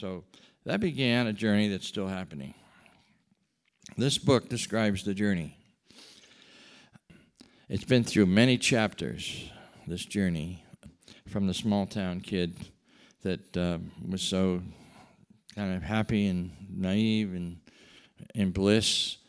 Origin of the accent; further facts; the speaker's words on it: New York, United States; I was 9,000 miles from my hometown in upstate New York.